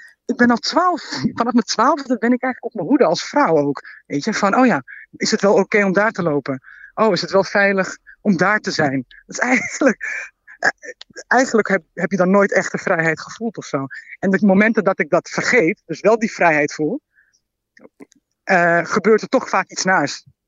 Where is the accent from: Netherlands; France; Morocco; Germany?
Netherlands; Ik ben gewoon een Nederlander, punt. En als ik een hele grote comedian ben, ben ik ook een Nederlander. Ik ben altijd een Nederlander.